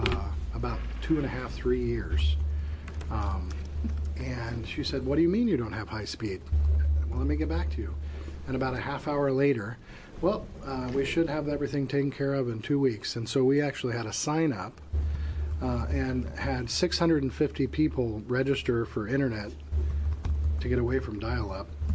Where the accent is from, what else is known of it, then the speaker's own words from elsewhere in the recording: Port Orford, Oregon, United States; We didn't have high-speed internet access in Port Orford, my hometown, until I think 2009.